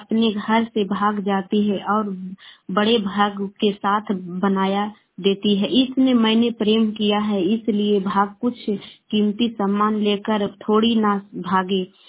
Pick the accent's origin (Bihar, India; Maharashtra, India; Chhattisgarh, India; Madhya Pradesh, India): Bihar, India; मैं गोवासा से गोरा से बोल रही हूँ। मैं पटना जिला के रहने वाली हूँ।